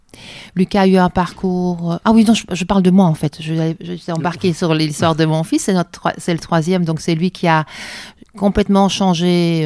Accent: Belgium; moved away as an adult; now in France; avec un nom qui n'est pas très landais, puisque je suis belge, embarquée dans les Landes depuis 27 ans maintenant, par mon mari, qui a trouvé du boulot à Morsinx.

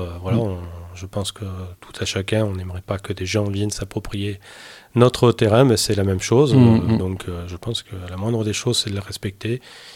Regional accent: Nouvelle-Aquitaine, France; Il peut y en avoir, quand on est par chez moi en Chalosse, il y en a quelques-uns.

